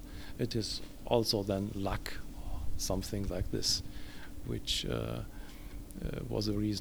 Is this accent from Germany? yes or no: yes; Germany; English is a second language; I'm coming from Germany.